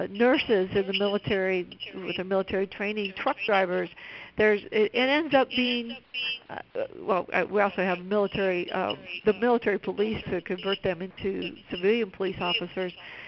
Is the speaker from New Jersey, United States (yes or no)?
no; Madison, Wisconsin, United States; I'm originally from the Madison, Wisconsin area.